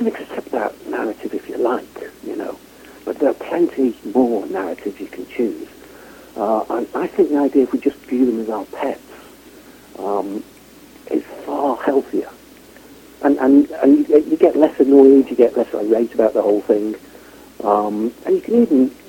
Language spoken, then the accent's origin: English; Wales, United Kingdom; born or raised there; also born or lived in Midlands, England